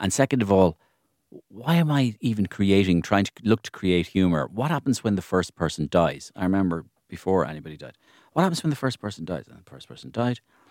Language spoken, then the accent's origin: English; Ireland; The idea is that I grew up in Ireland hearing stories about people staying in their cars, in their car parks, in golf clubs